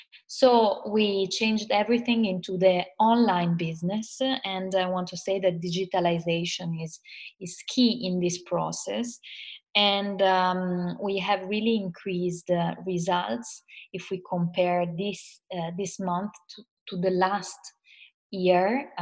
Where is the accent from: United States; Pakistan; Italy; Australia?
Italy; I'm a coach from Italy, as you know, and we have a company here.